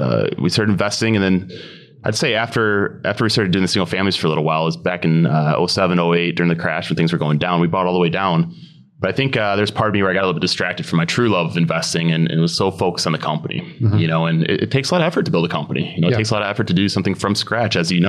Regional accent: Grand Rapids, Michigan, United States; Yeah. So we're from Grand Rapids, Michigan, and that's where we created the company

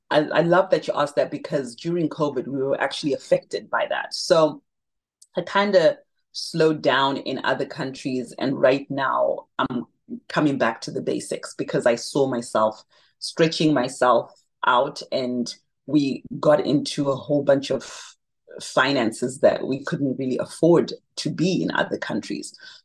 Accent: Zimbabwe; In Africa, you know, I'm so passionate about Zimbabwe. That's my hometown, right?

